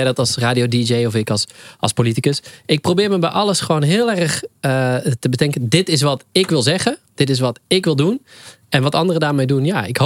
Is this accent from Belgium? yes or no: no; North Brabant, Netherlands; Ik ben Brabander, ja.